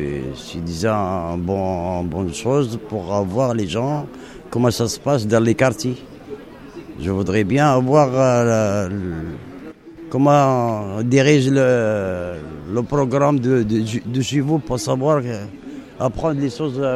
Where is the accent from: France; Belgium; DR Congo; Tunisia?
France; Saint-Quentin, Hauts-de-France; Je suis de l'Aisne, parce qu'avant que j'étais dans l'Aisne, à Saint-Quentin